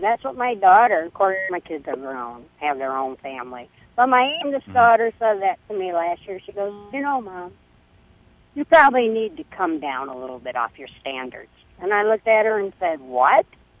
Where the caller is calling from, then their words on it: Arizona, United States; I'm on my cell phone, and I'm in the state of Arizona.